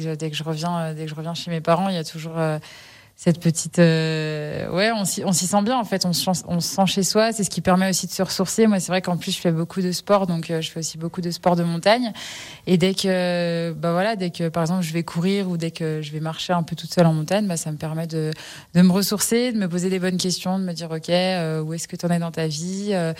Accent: Passy, Auvergne-Rhône-Alpes, France; Oui. Alors, je suis originaire de Passy

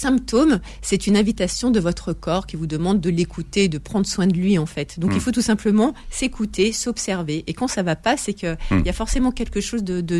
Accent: Lyon, Auvergne-Rhône-Alpes, France; je parle de cette Saint-Élion qui est une course qui se court vers chez nous à Lyon

